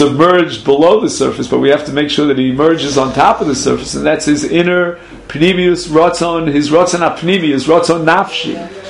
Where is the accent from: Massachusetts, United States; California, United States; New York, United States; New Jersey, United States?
New York, United States; Brooklyn; I know of a neighborhood in Brooklyn, I come from Brooklyn, New York, where they still do this to this day.